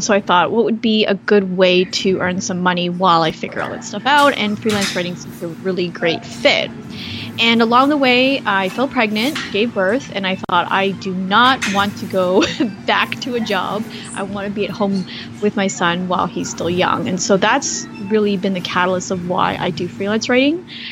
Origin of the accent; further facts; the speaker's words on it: Canada; moved away as an adult; now in United States; I'm actually originally from Canada and my husband's from the US, and we made the decision to move to the US.